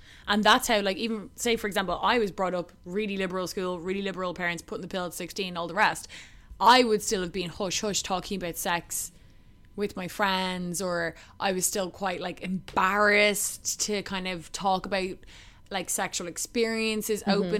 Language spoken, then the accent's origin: English; Ireland; So like, even if you want to, as an Irish woman in my generation anyway, hopefully it's changed